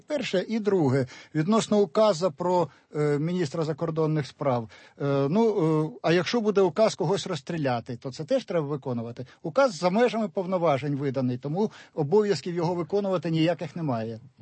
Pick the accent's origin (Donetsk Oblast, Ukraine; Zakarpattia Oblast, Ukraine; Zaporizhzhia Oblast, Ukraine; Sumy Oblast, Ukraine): Zaporizhzhia Oblast, Ukraine; Zaporizhzhia; На цей момент я сам з Запоріжжя, я не відчуваю такого підвищення.